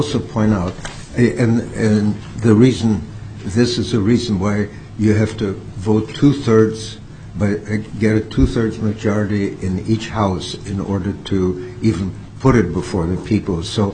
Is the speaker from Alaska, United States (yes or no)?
yes; Anchorage, Alaska, United States; I'm from Anchorage.